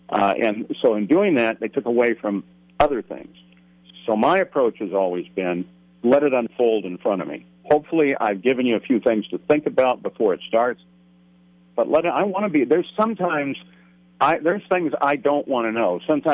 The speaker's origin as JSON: {"language": "English", "town": "Chicago", "region": "Illinois", "country": "United States", "tie": "born or raised there", "said": "When I was a kid, I grew up in Chicago. I was actually a military brat."}